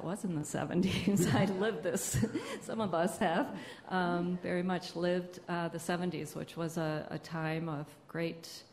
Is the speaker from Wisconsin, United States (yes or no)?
yes; Milwaukee, Wisconsin, United States; Growing up in Milwaukee, we had, in the suburbs of Milwaukee, we had American cheese, we had Velveeta.